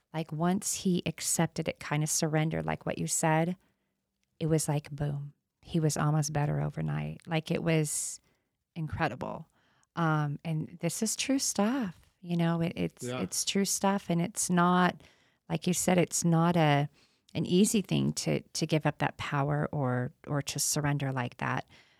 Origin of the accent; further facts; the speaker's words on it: California, United States; My hometown back in California is burning once again, and the town I fled from is on evacuation notice again.